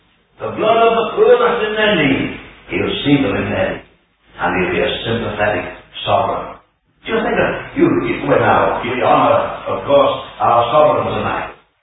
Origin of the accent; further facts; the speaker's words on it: Liverpool, North West England, United Kingdom; moved away; When I was a young fella, I think I climbed snowboard once or twice when I came from Liverpool in those early days.